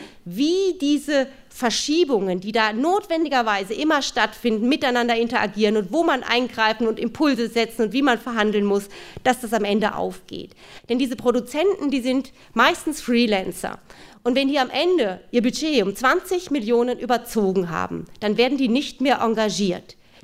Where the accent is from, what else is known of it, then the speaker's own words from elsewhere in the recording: Berlin, Germany; Ich komme ja aus Berlin und wir haben da so einen Flughafen.